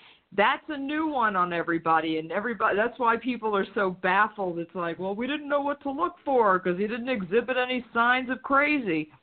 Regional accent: Brooklyn, New York, United States; born there; It's a New York thing, it's in my DNA. I was born in Brooklyn.

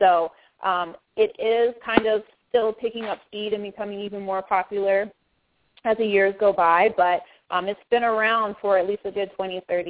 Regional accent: England, United Kingdom; also born or lived in Germany / Phoenix, United States; now in Atlanta, United States; But I was born and raised overseas in England and Germany, moved to the U.S. in 94, moved to Phoenix, Arizona, where I stayed for 17 years, went to high school out there, went to college to get my undergrad at Arizona State

